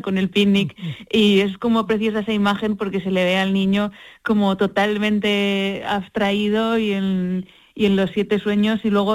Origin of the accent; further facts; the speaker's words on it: Madrid, Community of Madrid, Spain; born there; vivimos en Madrid, pero bueno, Carlota es de un pueblo muy pequeñito de Cuenca, Arcas del Villar, y yo, bueno, ya nací en Madrid, pero sí que mi madre es de Jaén y mi padre es de Granada